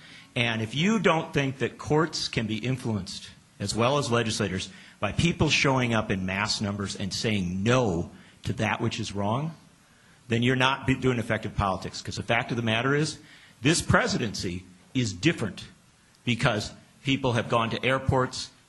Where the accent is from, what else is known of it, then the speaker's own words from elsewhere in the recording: Wisconsin, United States; they went to the office of a congressman from my home state of Wisconsin